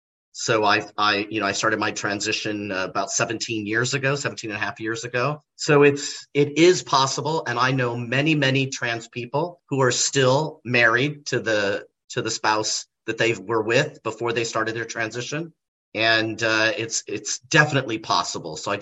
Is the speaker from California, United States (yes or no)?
yes; California, United States; also born or lived in Colorado / Utah / Arizona; I was born and raised in California in Los Angeles County. I spent most of my life in the Southwest. So I spent most of my time in California, Colorado, Utah, and Arizona.